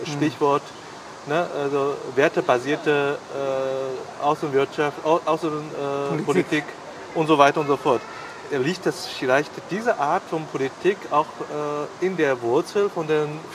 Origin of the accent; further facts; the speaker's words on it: China; German is a second language; now in Germany; ich bin Chinese, deswegen kann ich das schon ahnen